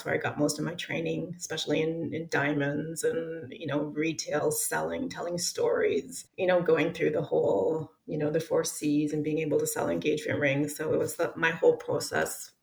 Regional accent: Canada; moved away as an adult; now in Innsbruck, Austria; I'm in Austria. I live in Austria. I'm Canadian, actually, but I moved to Austria, I have to say, about 25 years ago when I started at Swarovski.

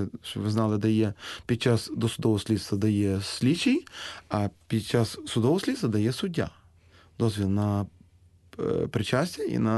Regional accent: Western Ukraine, Ukraine; Я з Західної України. В нас нормально щороку чи не щотижня в літній період здійснюються ці хода.

